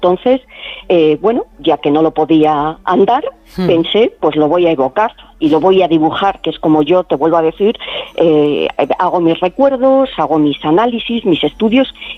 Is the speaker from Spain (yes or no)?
yes; Madrid, Community of Madrid, Spain; los madrileños somos autóctonos de Madrid. ¿Tenemos 8 o 9 apellidos madrileños? Pues no.